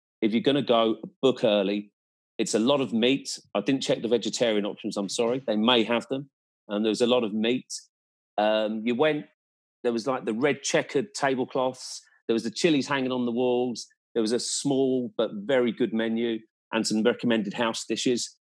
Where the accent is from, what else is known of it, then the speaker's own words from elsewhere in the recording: Ireland; Not as many as the Irish. We seem to be everywhere